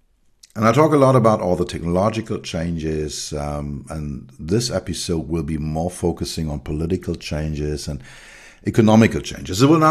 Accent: Berlin, Germany; English is a second language; When I was a child, I grew up in West Berlin

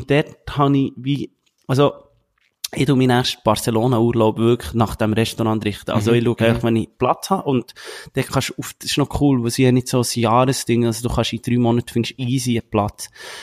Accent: Colombia; Ja, als Kolumbianer, für mich ist es halt schwierig.

